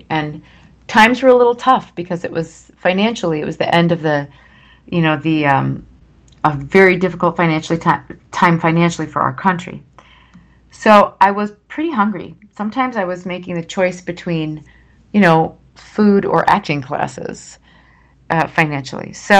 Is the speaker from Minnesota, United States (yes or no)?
yes; Minnesota, United States; my Minnesota training, meaning growing up in Minnesota and growing up in that culture and having a lot of that culture be indoctrinated into me and therefore seem inherent to who I am as a person